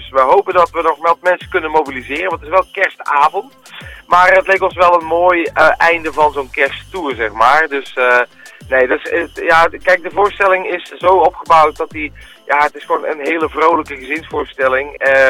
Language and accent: Dutch; Belgium; now in Netherlands; Ik ben zelf een Belg en ik woon al zo lang in Nederland.